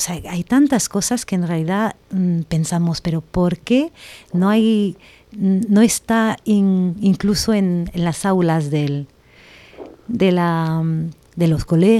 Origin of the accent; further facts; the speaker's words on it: Paris, Île-de-France, France; Spanish is a second language; De París, yo soy de París.